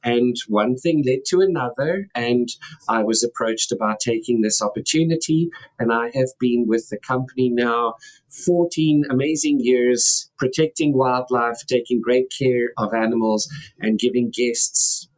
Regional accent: South Africa; I come from South Africa.

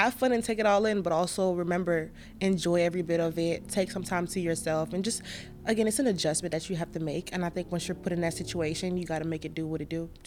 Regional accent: Miami, Florida, United States; also born or lived in New York City / Savannah; now in Orlando, United States; I'm from Miami. Well, born in New York City, moved to Miami for a couple years, moved to Georgia for school.

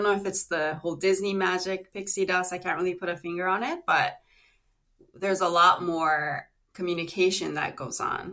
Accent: Japan; also born or lived in New York, United States; I was born and raised in Japan to an American father and a Korean mother. I went to international school. I went to NYU and studied hospitality and tourism management, as well as media communication. So I have a pretty multilingual, multicultural background.

